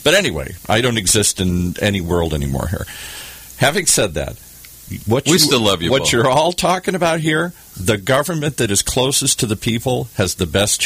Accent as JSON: {"language": "English", "region": "Midwest", "country": "United States", "tie": "born or raised there", "said": "And I grew up in the Midwest where that crony capitalism also, I'm sorry to say, represented big unions."}